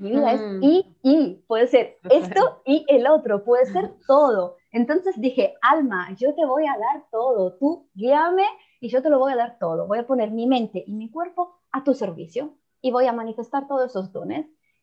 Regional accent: Rome, Lazio, Italy; Spanish is a second language; decidí de volver a mis raíces, de dejar México y de dejar a mi pareja. Entonces volví a mi casa, que es aquí donde estoy, en las afueras de Roma. Y desde que puse mis pies en mi país, en mi casa

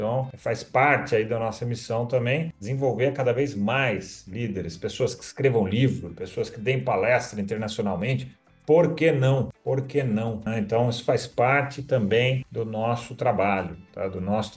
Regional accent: Brazil; aprendi como a gente, como brasileiro, a gente se posiciona meio apagadão, sabe?

